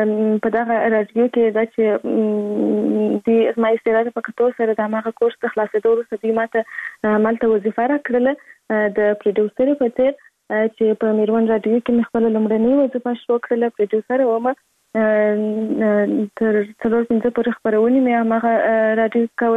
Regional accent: Kandahar, Afghanistan; born there; زه په کندهار ولایت کې زیږیدلې یم، او اوس فلاله په کندهار ولایت کې اوسېږم.

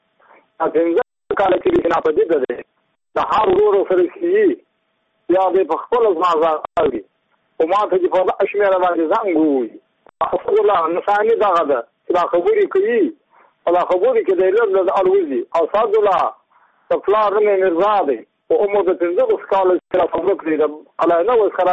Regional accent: Badghis, Afghanistan; زه په خپله د بادغیس له ولایت یم د مقر د ولسوالۍ یم.

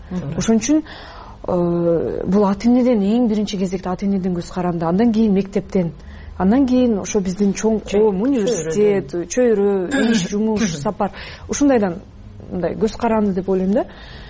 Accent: Chuy Region, Kyrgyzstan; Эми мен чүйдө төрөлүп өскөн кызмын. Баары бир биз мындай орусташып калган сыяктуу үй бүлөнүн катарына киребиз деп айтмакмын да.

